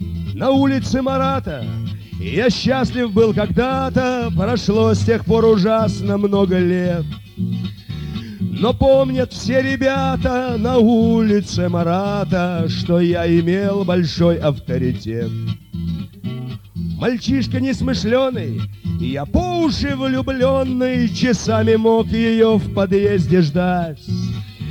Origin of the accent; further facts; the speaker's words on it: Saint Petersburg, Russia; я ленинградец, коренной ленинградец. Я родился в Ленинграде, вырос. Я не одессит, тем более я не иммигрант. Я ленинградец.